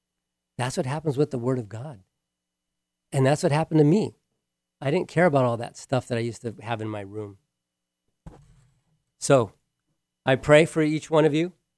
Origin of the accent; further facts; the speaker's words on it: Hawaii, United States; I grew up in Hawaii, 18 years old, playing in a band